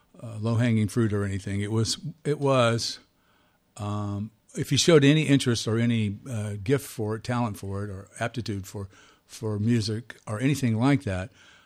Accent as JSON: {"language": "English", "region": "Florida", "country": "United States", "said": "I'm from Florida, so there's a lot of hurricanes going on right now as we speak. And in my childhood, we grew up just about every other week."}